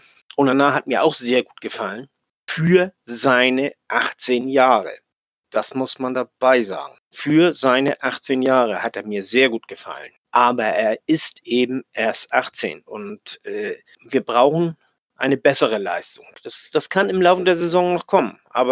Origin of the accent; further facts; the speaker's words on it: Hamburg, Germany; Bei uns in Hamburg, weißt du, wenn einer mal ein bisschen was kann, dann wird er gleich hochgejubelt